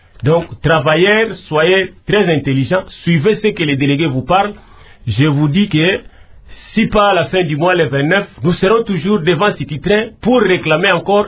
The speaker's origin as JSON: {"language": "French", "country": "DR Congo", "said": "nous sommes des Congolais"}